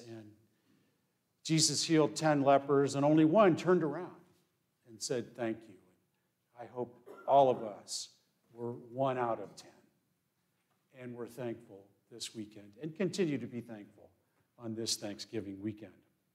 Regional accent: Illinois, United States; now in Michigan, United States; I'm not from Michigan, and I'm not from Ohio either. I'm from Illinois, but I do want to recognize an important event, significant event in our lives now that we are here in Michigan.

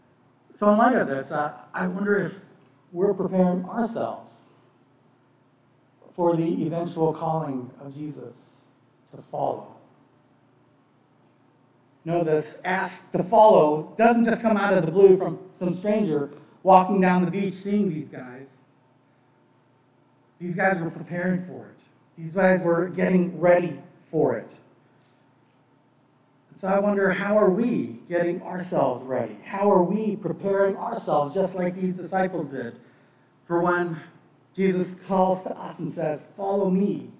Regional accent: Pakistan; also born or lived in Bangladesh; I grew up on the mission field. I was a child of missionaries, and so I was born in Bangladesh, and a lot of my childhood was in Pakistan.

